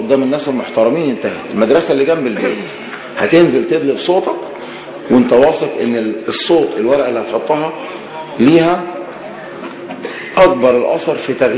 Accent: Egypt; احنا كلنا مصريين

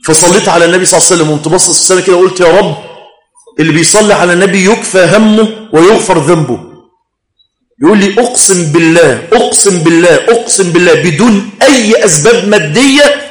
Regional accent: Mansoura, Dakahlia, Egypt; عندنا في المنصورة هنا اتقلب لوفاته

